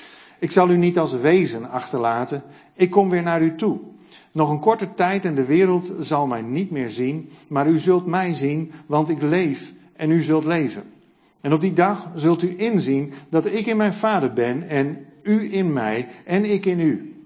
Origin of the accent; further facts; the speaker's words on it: Netherlands; Maar die wij als Nederlanders, als Westelingen niet belangrijk genoeg vinden.